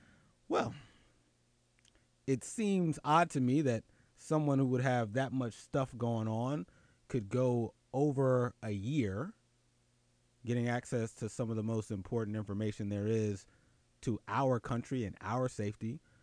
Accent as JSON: {"language": "English", "town": "Philadelphia", "region": "Pennsylvania", "country": "United States", "tie": "born or raised there", "said": "shout out to Daryl from my hometown of Philly"}